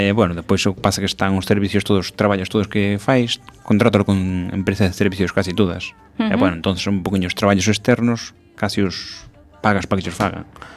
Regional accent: Mazaricos, Galicia, Spain; Bueno, pues sí, son de Mazaricos. Xa dende pequeno gustoume o mundo este das vacas.

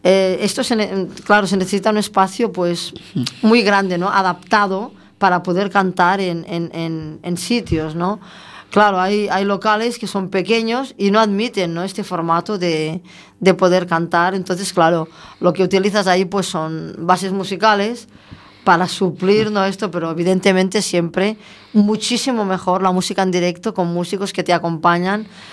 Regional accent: Barcelona, Catalonia, Spain; now in Galicia, Spain; En Barcelona, claro, sí, es que yo soy de Barcelona.

